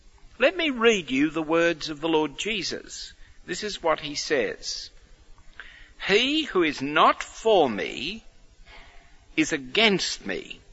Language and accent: English; Australia; One of the things I learned growing up in Australia